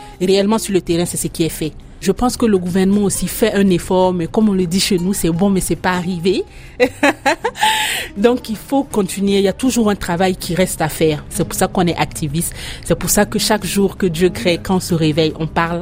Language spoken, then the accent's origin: French; Burkina Faso; Comme le mariage, c'est chez nous en Afrique, au Burkina, c'est le sommet de la réussite.